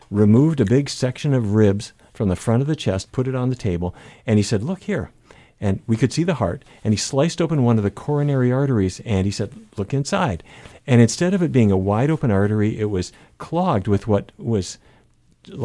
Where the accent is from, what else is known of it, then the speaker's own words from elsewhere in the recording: Fargo, North Dakota, United States; I grew up in Fargo, North Dakota. My dad grew up in a cattle ranch, and his father grew up on a cattle ranch